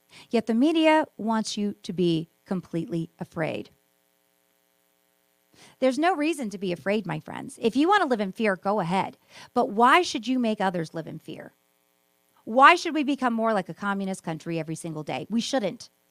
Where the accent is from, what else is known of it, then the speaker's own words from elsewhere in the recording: Nevada, United States; My home state of Nevada right here is suffering because of it.